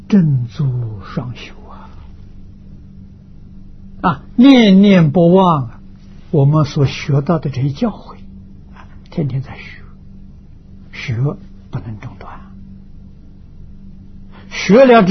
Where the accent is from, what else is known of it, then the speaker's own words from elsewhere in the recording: China; 我们中国人讲啊，先入为主啊